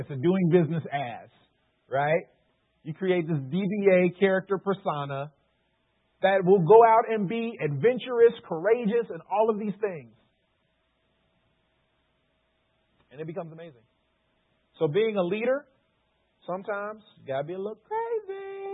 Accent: Chicago, Illinois, United States; Probably because I grew up in Chicago and 4 months out of the year is freezing cold

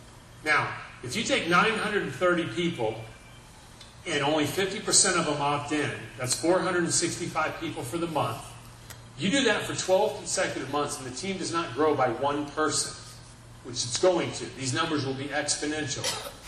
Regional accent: Canada; I'm Canadian.

